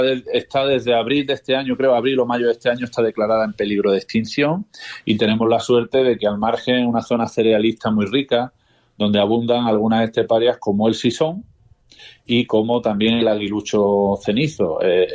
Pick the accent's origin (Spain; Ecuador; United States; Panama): Spain; Sierra de Yeguas, Andalusia; yo te hablo como cazador y también como habitante de pueblo rural, yo soy de Sierra de Yegua